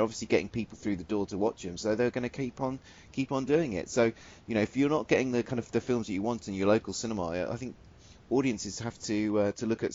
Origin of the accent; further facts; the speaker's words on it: England, United Kingdom; I'm from England, and I grew up in a, you know, probably a town which would describe itself as probably the most cosmopolitan town in the country.